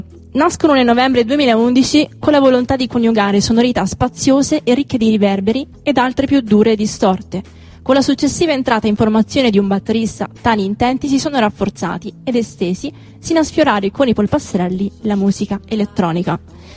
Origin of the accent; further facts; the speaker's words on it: Perugia, Umbria, Italy; dato che sono di Perugia